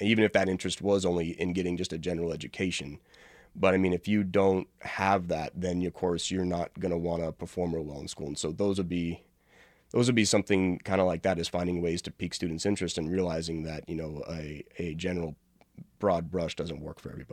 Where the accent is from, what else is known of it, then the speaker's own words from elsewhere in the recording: Gallup, New Mexico, United States; I know from personal experience, you know, from growing up in Gallup and seeing what res life is like